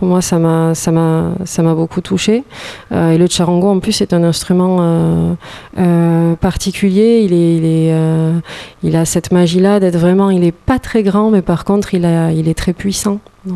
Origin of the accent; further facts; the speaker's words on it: Nouvelle-Aquitaine, France; Moi je suis du Pays Basque